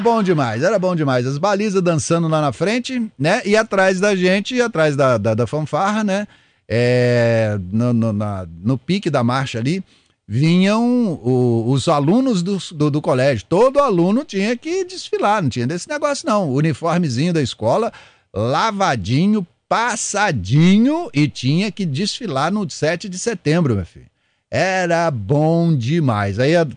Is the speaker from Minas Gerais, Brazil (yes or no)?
yes; Lavras, Minas Gerais, Brazil; eu estudava no colégio estadual Polivalente, que um dia eu tive em Lavras, na minha terra lá.